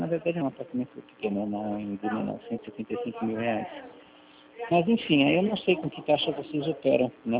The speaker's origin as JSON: {"language": "Portuguese", "region": "São Paulo", "country": "Brazil", "said": "Então, não, eu sou de São Paulo."}